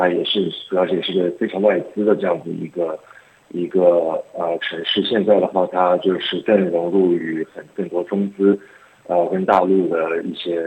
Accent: Australia; moved away as an adult; also born or lived in Shanghai, China; now in Hong Kong; 所以我是出生在上海，然后我们家人是在我在上海读完小学以后就移民到澳洲了，所以我是在澳洲念书长大的。然后我在2011年的时候搬去香港去工作，所以我在香港已经居住了八年了。

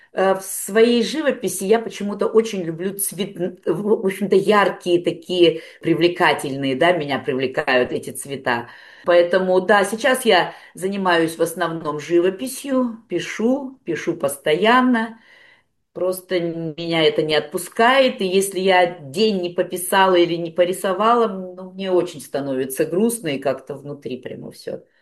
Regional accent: Omsk, Omsk Oblast, Russia; now in Australia; Да, я из Омска, из Сибири.

